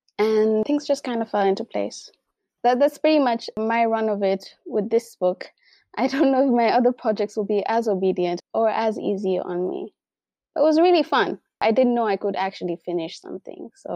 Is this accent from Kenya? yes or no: yes; Mombasa, Mombasa County, Kenya; born there; But I was born in Mombasa.